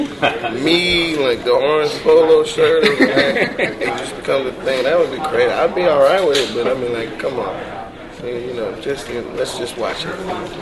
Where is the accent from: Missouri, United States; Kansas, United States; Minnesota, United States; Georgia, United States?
Georgia, United States; Atlanta; No, in Atlanta. I never saw snakes growing up.